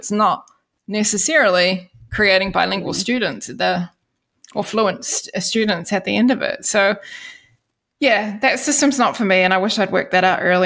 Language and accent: English; New Zealand; accent: New Zealand; All my New Zealand accent throws them off, but again, I feel stronger and confident that I can bounce back from some of that.